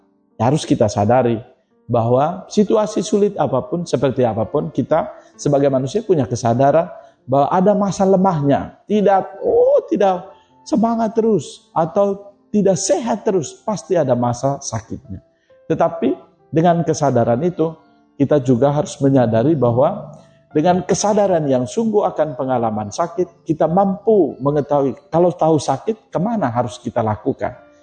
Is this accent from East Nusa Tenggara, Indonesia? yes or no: yes; East Nusa Tenggara, Indonesia; Saya punya pengalaman pribadi di tempat saya berasal dari Pulau Lembata.